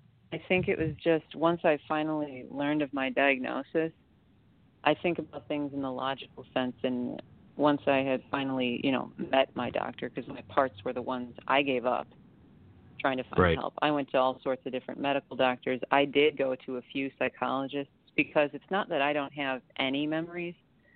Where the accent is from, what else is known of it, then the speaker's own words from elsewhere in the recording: Chicago, Illinois, United States; and I'm from Chicago, but I would wake up in different states, like geographically.